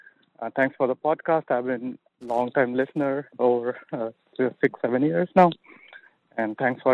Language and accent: English; Sunnyvale, California, United States; I'm from Sunnyvale, California.